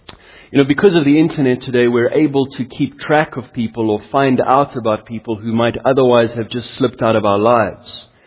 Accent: Johannesburg, Gauteng, South Africa; and no offense to our beloveds in Hillbrow. That was my hometown too.

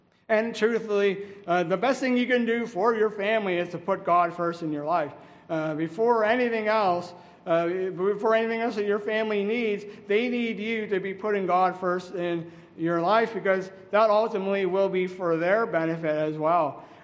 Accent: Pittsburgh, Pennsylvania, United States; also born or lived in Buffalo; and I come from Pittsburgh, Pennsylvania, and that is a huge sports town. I know Buffalo is as well. Actually, several years ago, I lived in the Buffalo area.

